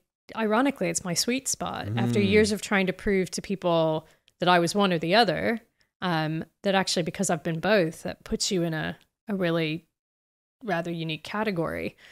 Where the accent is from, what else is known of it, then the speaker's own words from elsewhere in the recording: United States; I'm American.